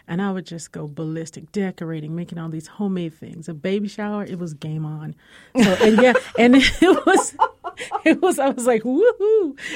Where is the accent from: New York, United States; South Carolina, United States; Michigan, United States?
South Carolina, United States; Bennettsville; born there; I was born in Bennettsville, South Carolina.